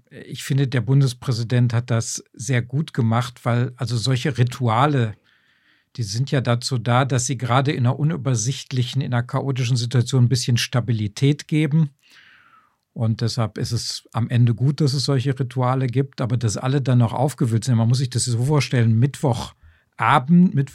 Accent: North Rhine-Westphalia, Germany; Ich bin sogar aufgewachsen im Schatten des Parkstadions. Also das kleine Zechenreihenhäuschen meiner Eltern, das war so nah daran

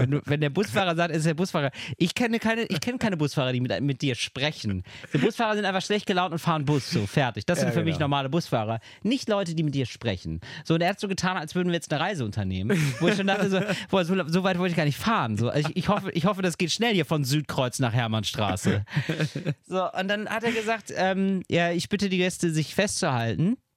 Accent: Hamburg, Germany; Als Hamburger sagt man nicht, Kassel, nö, finde ich okay.

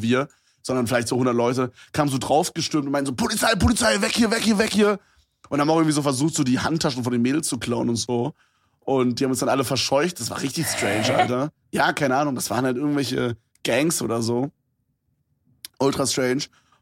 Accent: Brandenburg, Germany; Ja, Brandenburg. Bisschen Brandenburg.

